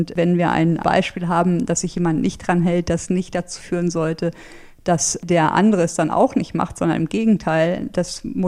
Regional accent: Germany; Und dann kam ich mir als Deutscher, sage ich mal, wirklich blöd vor

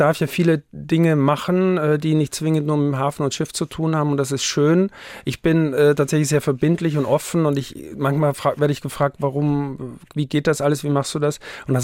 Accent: Haus, Styria, Austria; Ich bin wirklich aus dem Ennstal, also Haus im Ennstal ist mein Heimatort, das ist in der Dachstein-Dauern-Region, der höchste Berg in der Steiermark, und da ist Skifahren.

